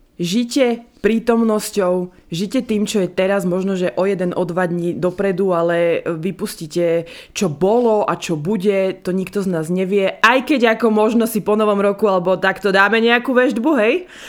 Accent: eastern Slovakia, Slovakia; U nás na východe sa pije už od 23.

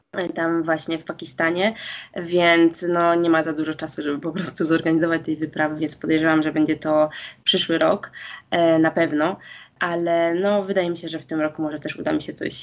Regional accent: Zakopane, Lesser Poland, Poland; now in Livigno, Italy; Zresztą jesteśmy z Zakopanego

